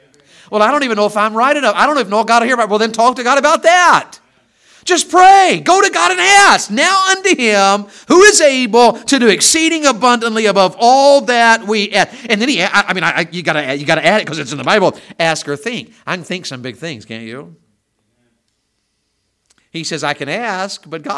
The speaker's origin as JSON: {"language": "English", "country": "United States", "said": "I'm from America."}